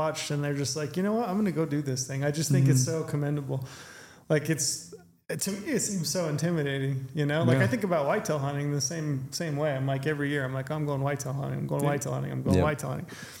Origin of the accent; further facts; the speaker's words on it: the West, United States; I'm always fascinated by people because I grew up in the West.